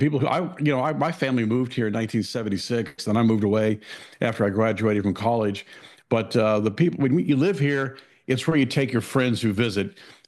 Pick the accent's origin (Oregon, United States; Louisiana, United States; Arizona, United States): Arizona, United States; Phoenix; born there; But I was born out in Phoenix, Arizona, in the desert, wandered around.